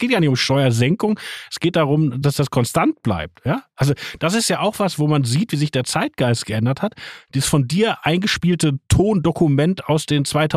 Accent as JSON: {"language": "German", "region": "North Rhine-Westphalia", "country": "Germany", "said": "ich komme aus dem Ruhrgebiet 80er Jahre."}